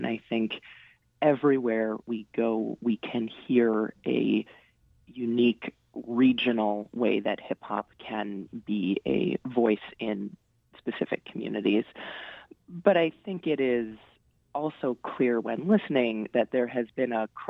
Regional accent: Chicago, Illinois, United States; I'm from Chicago and I was doing my grad work in Chicago

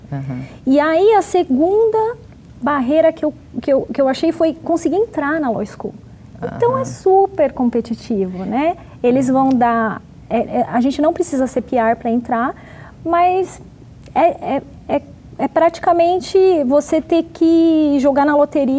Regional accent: Brazil; moved away as an adult; Então, a minha história é um pouco diferente da do William, porque eu vim do Brasil para cá em 2015 e eu vim como international student.

